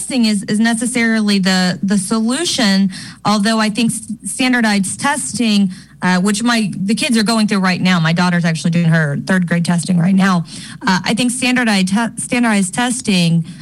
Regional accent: Florida, United States; I'm from Florida, and we didn't have a exam at the end.

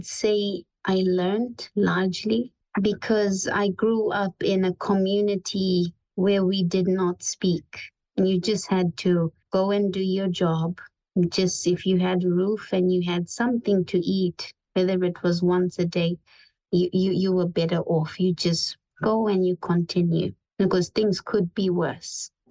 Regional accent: Zimbabwe; I'm from Zimbabwe

